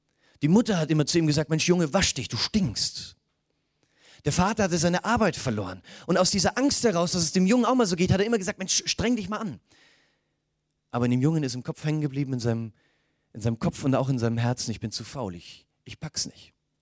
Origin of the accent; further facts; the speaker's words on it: Mühldorf am Inn, Bavaria, Germany; Ich komme aus Mühldorf am Inn, das haben wir gestern schon geklärt, wir können das kurz machen, Mühldorf am Inn ist in Oberbayern.